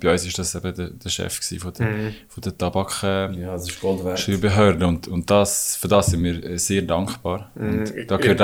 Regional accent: Switzerland; vergisst man das als Schweizer manchmal ein bisschen

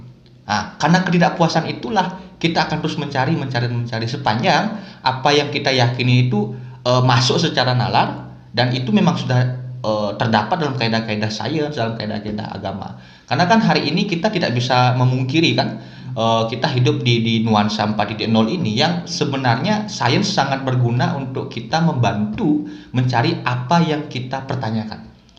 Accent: Bali, Indonesia; secara niskale kalau kita orang Bali

